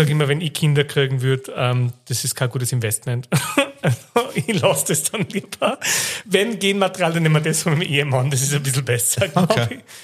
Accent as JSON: {"language": "German", "region": "Upper Austria", "country": "Austria", "also_born_or_lived": "Salzburg / Graz", "accent": "Upper Austrian dialect", "said": "Aber du bist der Erste, der wirklich sagt, ich habe einen full an oberösterreichischen Dialekt."}